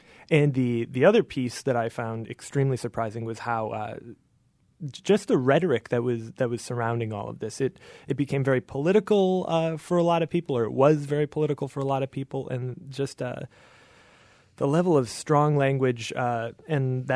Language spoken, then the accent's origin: English; Wisconsin, United States; I'm from Wisconsin originally. I was raised around hunting, not in it.